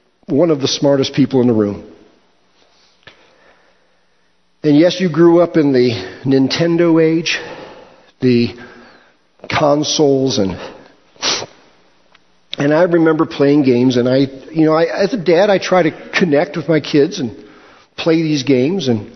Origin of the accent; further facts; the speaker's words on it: Midwest, United States; I grew up in the Midwest.